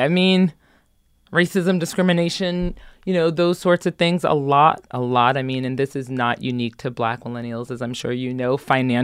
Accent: New Jersey, United States; I'm so from Jersey.

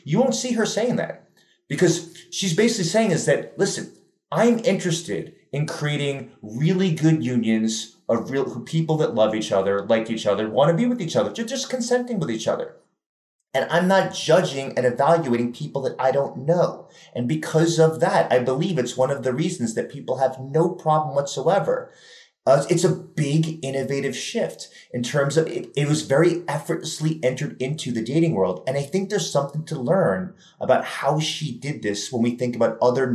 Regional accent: New York City, New York, United States; I mean, I'm from New York City.

